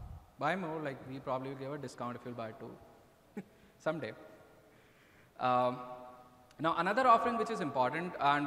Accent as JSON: {"language": "English", "country": "India", "second_language": "English", "lives_now": "United States", "said": "because I'm from India, I'm in East Coast"}